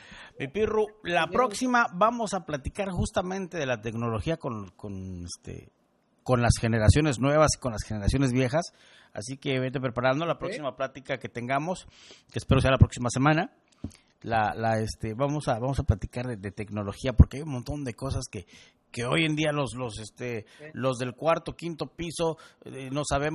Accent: Veracruz, Mexico; venimos del Puerto Jarocho, uno para Playa del Carmen, otro para Tampico

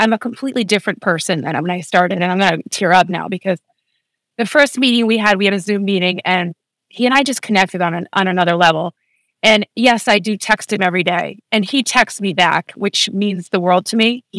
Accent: Boston, Massachusetts, United States; from Boston.

